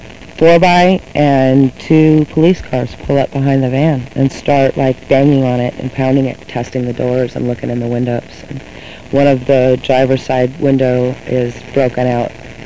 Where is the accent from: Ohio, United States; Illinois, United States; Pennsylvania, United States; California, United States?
California, United States; Los Angeles; now in Santa Cruz, United States; I'm originally from Los Angeles, spent 15 years there